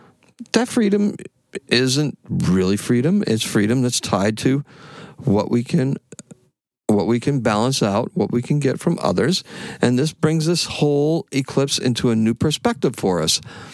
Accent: Wareham, Massachusetts, United States; born there; I was born in Wareham, Mass., and I'm still here.

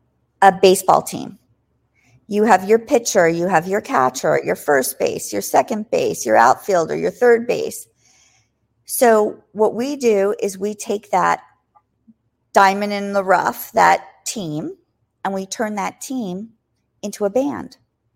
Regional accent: Parkland, Florida, United States; So he found School of Rock, where we used to live in Florida. We're from Parkland, Florida, and we had a school in Boca Raton, Florida.

